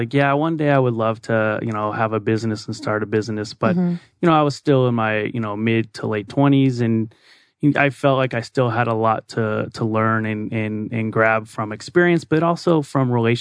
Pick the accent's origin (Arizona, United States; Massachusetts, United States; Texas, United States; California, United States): Arizona, United States; Phoenix; I'm actually also a native. Okay. So born and raised in Phoenix, and went to the University of Arizona.